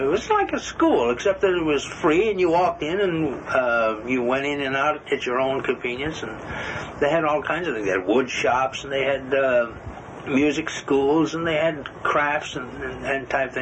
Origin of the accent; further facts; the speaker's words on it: Chicago, Illinois, United States; I'm from Chicago, and Chicago has a great park system.